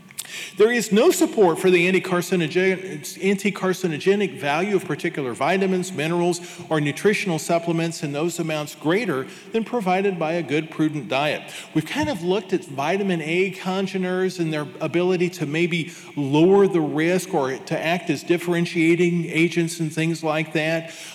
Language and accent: English; Kansas City, Missouri, United States; You know, I'm from Kansas City, where it's barbecue and steak on every street corner, and this really hits close to home.